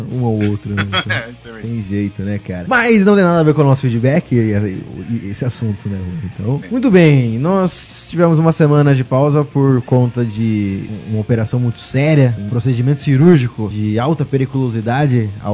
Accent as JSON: {"language": "Portuguese", "country": "Brazil", "said": "eu sou brasileiro"}